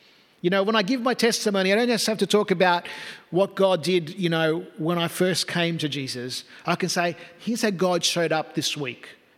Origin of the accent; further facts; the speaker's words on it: Australia; My background is Italian and Maltese, even though I was born here in Australia, first generation Australian, which means I grew up in a home and a culture that put a very high emphasis on family. We were a Christian family, a church-going family.